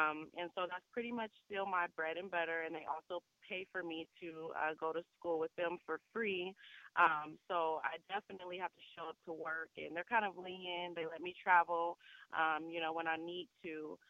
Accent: San Bernardino, California, United States; now in Glendale, United States; I am from San Bernardino, California, but I currently reside in Glendale, Arizona.

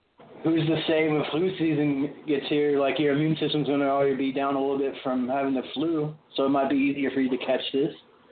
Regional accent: Arizona, United States; originally I'm from Arizona, and out there it's more of like a dry heat and stuff like that.

